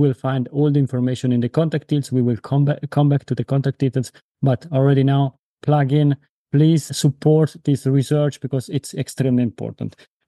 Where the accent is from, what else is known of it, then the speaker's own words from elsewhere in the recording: Italy; first language Italian; English is a second language; my mother tongue is Italian, and I'm really linked to Italy.